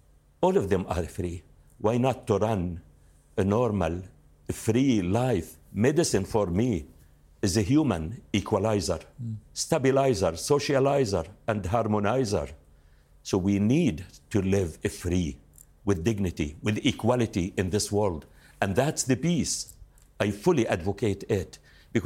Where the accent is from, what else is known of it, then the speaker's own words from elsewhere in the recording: Jabalia, Gaza Strip, Palestine; My life as a Palestinian refugee, because I was born as a re